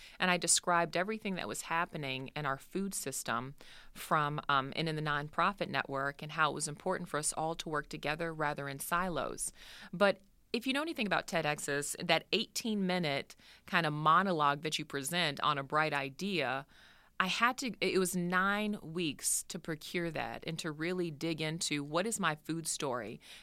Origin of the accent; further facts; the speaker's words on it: Houston, Texas, United States; also born or lived in New Orleans; now in Oshkosh, United States; So I'm originally a transplant to Wisconsin. I'm from Houston, Texas, by way of New Orleans. And as a result of Hurricane Katrina that hit in 2005, I was displaced to Oshkosh, Wisconsin, out of all places.